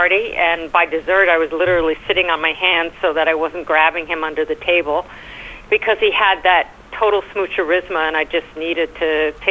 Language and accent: English; New York, United States; accent: New York; You love my accent, my New York accent, my